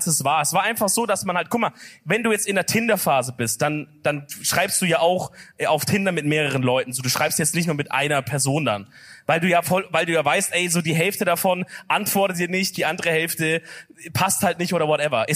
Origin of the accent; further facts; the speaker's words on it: Stuttgart, Baden-Württemberg, Germany; Ich sag halt Stuttgart, meine Heimatstadt, Freunde, oder?